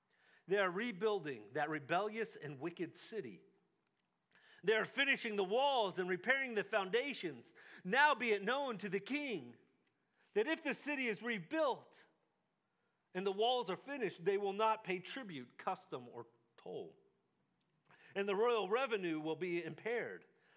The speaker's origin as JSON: {"language": "English", "region": "Texas", "country": "United States", "lives_now": "South Africa", "said": "We're not from South Africa. I know you guys can't tell that, right? But we're not. Holidays are hard when you're not with your family. We would have loved to have been home in Texas with my mom and dad"}